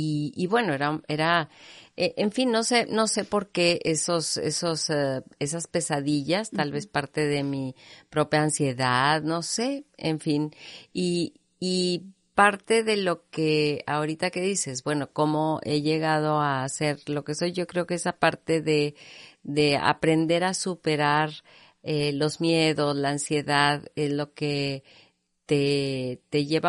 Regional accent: Monterrey, Nuevo León, Mexico; born there; yo nací en Monterrey, hija de un matrimonio joven

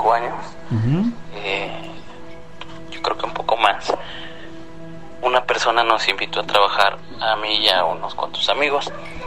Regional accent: Pachuca, Hidalgo, Mexico; ya íbamos de regreso a Pachuca, yo soy de Pachuca.

